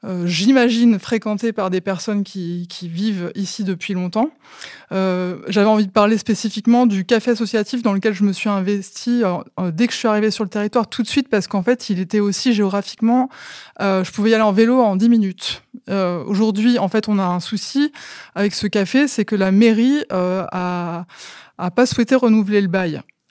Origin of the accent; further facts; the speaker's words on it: Hauts-de-France, France; j'ai grandi en Picardie. Maintenant, je m'intègre. Enfin, j'essaie de me créer une vie sur la Creuse.